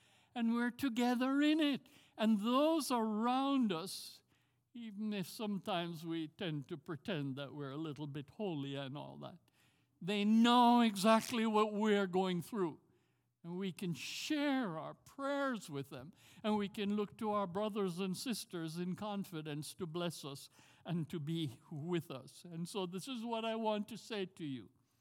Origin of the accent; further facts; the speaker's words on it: Jamaica; now in Tampa, United States; if you think I have a strange accent, I'm from Jamaica.